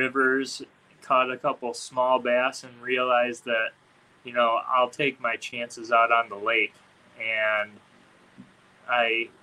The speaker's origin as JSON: {"language": "English", "region": "Michigan", "country": "United States", "said": "I'm from Michigan, but yeah."}